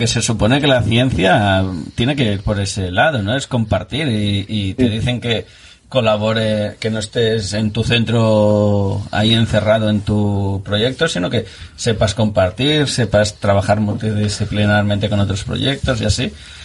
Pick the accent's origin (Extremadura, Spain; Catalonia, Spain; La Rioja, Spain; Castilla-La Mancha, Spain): Catalonia, Spain; Como soy catalán, sí, diré aparte, que es catalán, ¿eh?